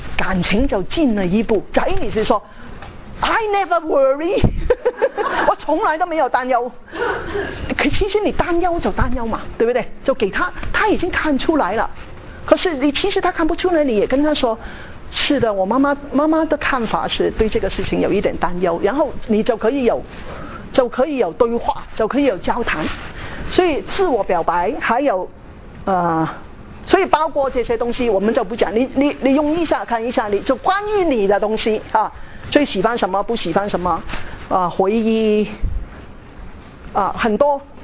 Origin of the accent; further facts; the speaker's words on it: Hong Kong; moved away as an adult; now in United States; 譬如我从香港来美国念大学